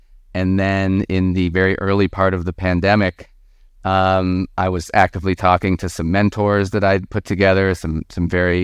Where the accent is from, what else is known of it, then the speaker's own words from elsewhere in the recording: Vermont, United States; I'm from Vermont. Had a lovely childhood